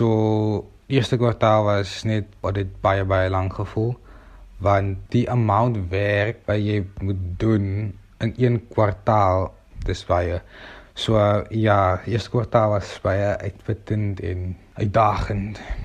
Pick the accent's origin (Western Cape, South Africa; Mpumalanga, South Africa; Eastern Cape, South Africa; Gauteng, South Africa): Western Cape, South Africa; Wellington; Ek is van Wellington.